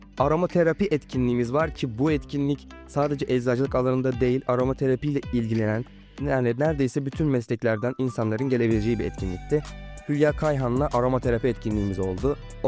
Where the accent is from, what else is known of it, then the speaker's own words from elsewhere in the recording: Balıkesir, Turkey; now in Istanbul, Turkey; Balıkesirliyim, İstanbul'da yaşıyorum.